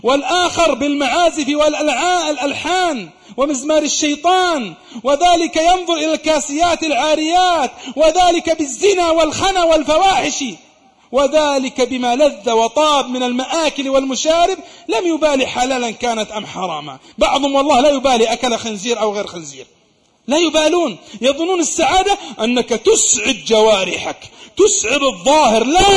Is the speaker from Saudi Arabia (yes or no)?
yes; Saudi Arabia